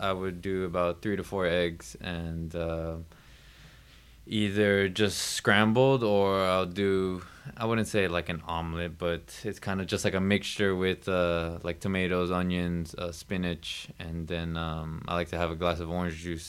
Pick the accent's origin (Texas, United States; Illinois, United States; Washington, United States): Texas, United States; Houston; moved away as an adult; now in Sweden; when I moved to my hometown professional team, the Academy of Houston Dynamo, where I spent probably the next 10 years, three of them being professional and the rest being with the Academy, until I moved here to Sweden.